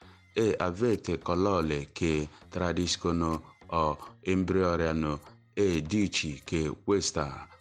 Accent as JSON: {"language": "Italian", "region": "South East", "country": "Nigeria", "second_language": "Italian", "said": "È una bella canzone della legione da dove vengo, a East della Nigeria, il Biafra"}